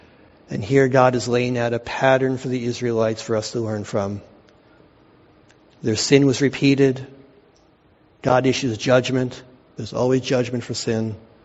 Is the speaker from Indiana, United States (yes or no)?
no; Boston, Massachusetts, United States; I was from Boston, had no idea where we were going.